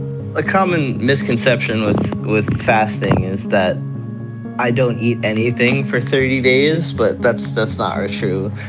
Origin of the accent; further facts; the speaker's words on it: Virginia, United States; that sense of community that I had growing up in Virginia with my family and with the mosques and everything.